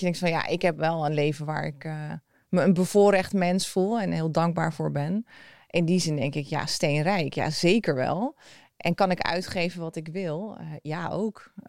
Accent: Oud-Beijerland, South Holland, Netherlands; En ik ben in Nederland geboren, in Oud-Beierland en getogen. Dus ik dacht heel lang dat ik Nederlands was. Totdat ik ging samenwonen met een Nederlander. Toen dacht ik, oh god, ik ben echt meer Servisch

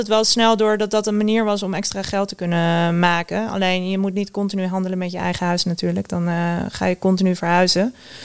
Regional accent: South Holland, Netherlands; Ik kom uit een ondernemersgezin en met name een ondernemersgebied. Ik kom uit het Westland, waar alle kassen staan.

